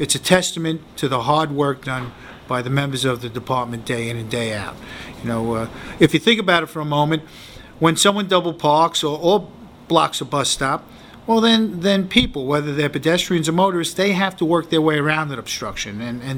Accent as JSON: {"language": "English", "town": "New York City", "region": "New York", "country": "United States", "said": "As a police officer and as a New Yorker, I was very encouraged by the work that they did."}